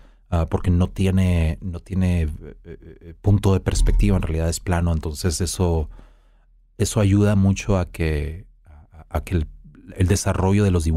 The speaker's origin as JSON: {"language": "Spanish", "country": "Mexico", "said": "pues porque soy mexicano y le trato de meter ahí la jiribilla"}